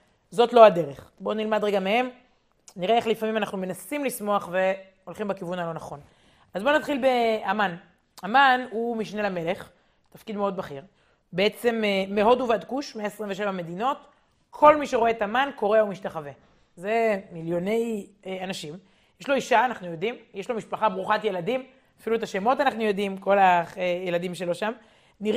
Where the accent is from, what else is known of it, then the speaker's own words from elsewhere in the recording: Jerusalem, Jerusalem District, Israel; אנחנו ירושלמים, יש לנו פורים משולש השנה